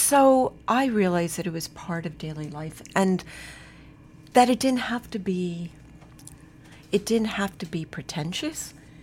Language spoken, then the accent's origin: English; New York, United States; a lot of the people at the foundation are sixth, seventh generation Floridian. I grew up in New York.